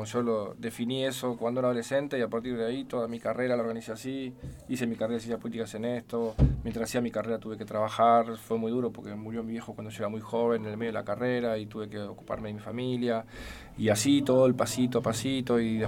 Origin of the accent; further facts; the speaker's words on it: Morón, Buenos Aires Province, Argentina; soy la tercera generación de mi familia, nacido y criado en Morón, yo me cruzo todo el día con gente que tiene que ver con mi familia